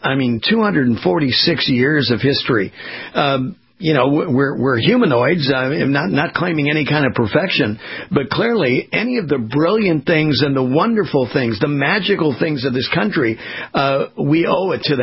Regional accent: California, United States; And I'm from Southern California, so everything in Southern California through my formative years was smog brown.

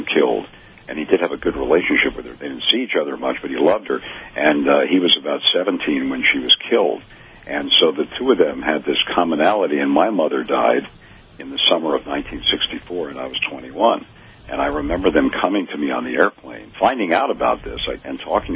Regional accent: Miami, Florida, United States; I grew up in Miami. We always remember our roots

